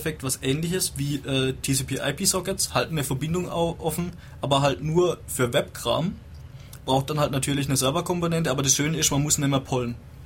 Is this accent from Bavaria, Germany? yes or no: no; Baden-Württemberg, Germany; Also, ich komme ja eher aus dem Badenser Gebiet